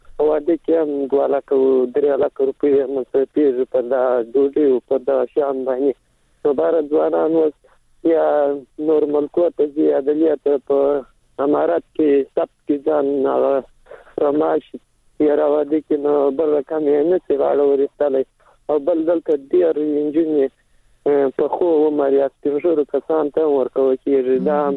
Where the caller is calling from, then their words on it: Helmand, Afghanistan; د هلمند سره.